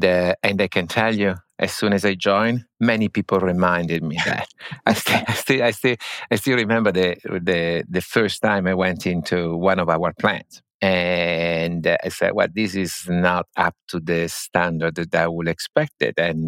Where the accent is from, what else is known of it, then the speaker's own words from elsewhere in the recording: Italy; accent: Oxford; English is a second language; also born or lived in China / United States; as you can guess from my Oxford accent that I am Italian. But also they were thinking about expanding abroad. I lived in China, I lived in Asia, I lived in the US.